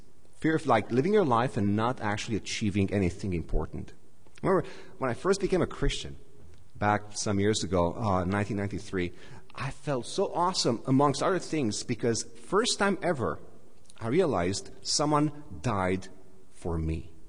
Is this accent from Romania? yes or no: yes; Romania; Anyway, I come from Romania. So Romania